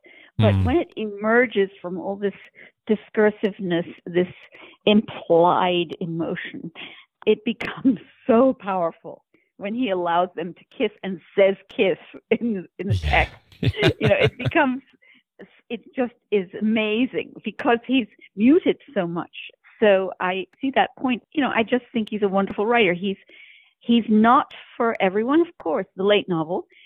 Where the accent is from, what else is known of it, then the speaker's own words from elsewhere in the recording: England, United Kingdom; I grew up in the United Kingdom, and I was raised by an English woman, my stepmother, and went to school in England, you know, learned to read and write in England.